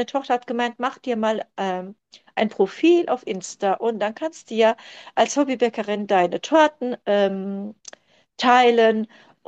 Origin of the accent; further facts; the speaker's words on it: Germany; born there; first language Turkish; German is a second language; Wohne in Ludwigshafen, Oggersheim. Bin hier geboren in Deutschland. Meine Eltern kommen aus der Türkei.